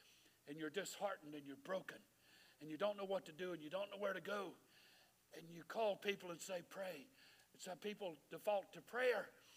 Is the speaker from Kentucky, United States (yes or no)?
no; Baton Rouge, Louisiana, United States; I've been born and raised in this. As a matter of fact, I was born in Baton Rouge. I was gone about 10 years and came back. I know this area, was born here.